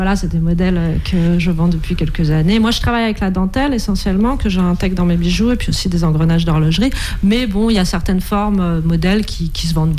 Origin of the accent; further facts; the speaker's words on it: Nantes, Pays de la Loire, France; moi je suis plutôt de Nantes à la base